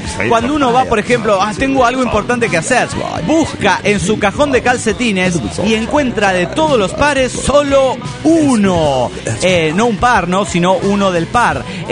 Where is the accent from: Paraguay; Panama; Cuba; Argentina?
Argentina; Tucumán; de Tucumán.